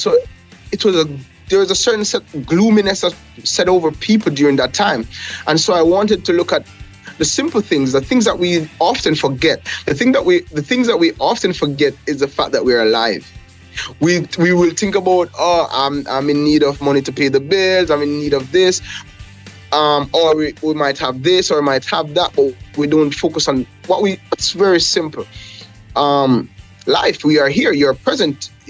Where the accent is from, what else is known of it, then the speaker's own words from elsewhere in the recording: Falmouth, Trelawny, Jamaica; also born or lived in Montego Bay; I'm originally from Jamaica. I was born in Montego Bay and I grew up in Falmouth and went to Harrison Memorial High School in Montego Bay.